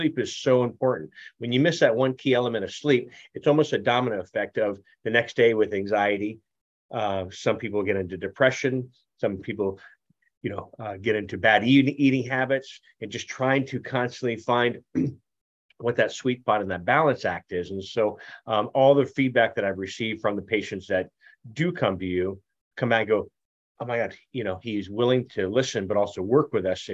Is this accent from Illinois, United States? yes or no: no; California, United States; I know California, not taking anything away from my home state of California